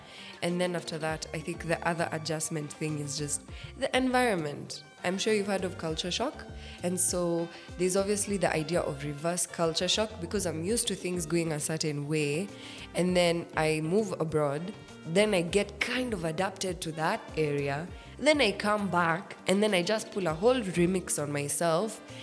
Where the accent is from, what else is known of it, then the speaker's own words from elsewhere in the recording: Kenya; And I am a Kenyan citizen, although I'm also Sudanese and etc. But moving back home to Kenya, which happened last year in June